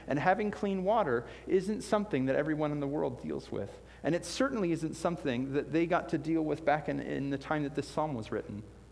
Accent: Illinois, United States; which was really interesting because I was from Illinois

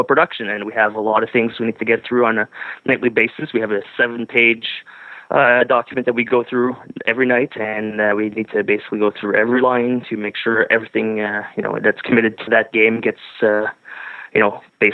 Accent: Ottawa, Ontario, Canada; Growing up in Ottawa wasn't very difficult for me.

